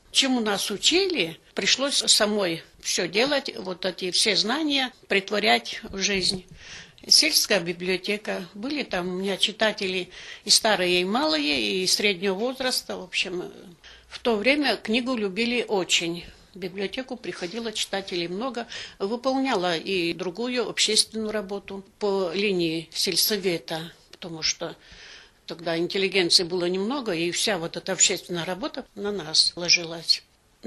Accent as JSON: {"language": "Russian", "town": "Kichmengsky Gorodok", "region": "Vologda Oblast", "country": "Russia", "tie": "born or raised there", "said": "Я сама из Кичгородка родом, но мне как-то захотелось подальше."}